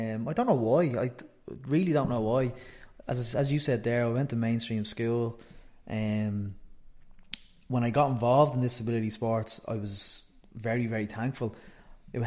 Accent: Ballybrack, County Dublin, Ireland; I was brought up in Ballybrack. My mother and father had me quite young. They were teenagers, and I lived primarily with my mother's parents

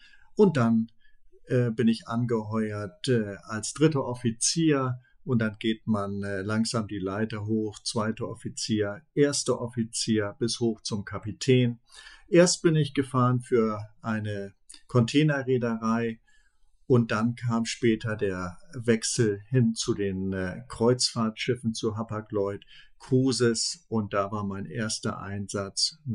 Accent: Krautsand, Lower Saxony, Germany; ich bin Niedersachse, das liegt also grob gesagt zwischen Stade und Cuxhaven und auf Krautsand leben etwa 300 Menschen. Dort am Elbestrand bin ich groß geworden, aufgewachsen, habe in Stade dann Abitur gemacht

